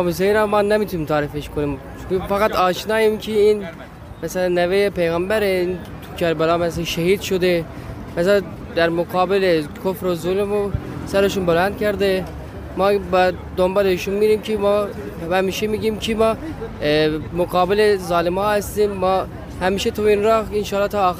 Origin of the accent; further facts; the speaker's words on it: Turkey; Persian is a second language; ما از ترکیه اومدیم